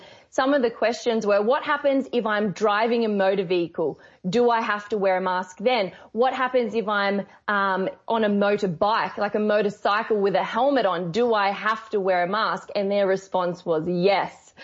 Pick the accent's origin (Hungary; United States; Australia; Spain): Australia; To be honest, I think we are very Australian.